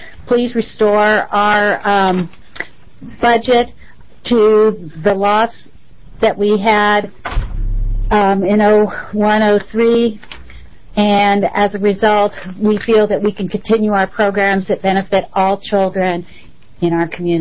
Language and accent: English; Oregon, United States; I am from Hood River County. I am here in support of OSU Extension. I've lived in Oregon more than 25 years